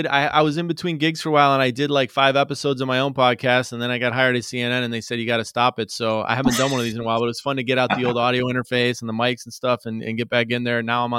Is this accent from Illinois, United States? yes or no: yes; Chicago, Illinois, United States; I started out in newspapers way back when I'm from Chicago.